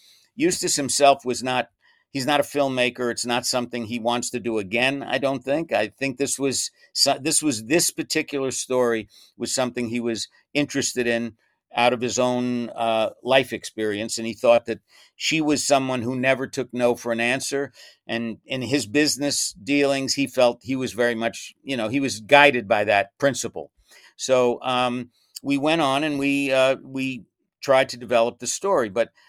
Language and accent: English; Brooklyn, New York, United States; Well, I'm from New York and I have heard of Mother Cabrini, but I didn't know that much about her. I mean, I'm from Brooklyn, actually.